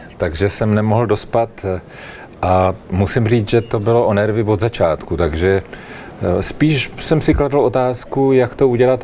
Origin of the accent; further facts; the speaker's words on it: Prague, Czechia; Já jsem Pražák. A já jsem Pražák od narození, můžu vám říct adresy, na kterých jsem bydlel